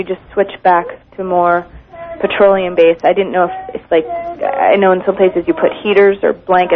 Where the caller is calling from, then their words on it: Sedgwick, United States; and I'm from Sedgwick.